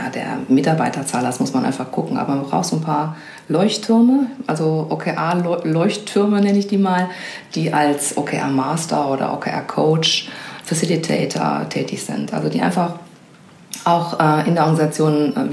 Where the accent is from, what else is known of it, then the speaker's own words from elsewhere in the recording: Dortmund, North Rhine-Westphalia, Germany; Aber ich komme aus Dortmund